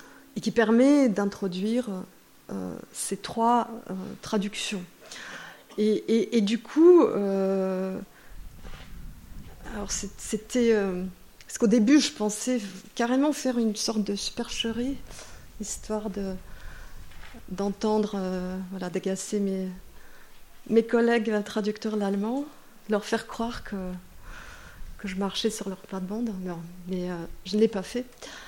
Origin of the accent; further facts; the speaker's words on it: Russia; now in France; ça avait un sens politique de dire je suis russe en France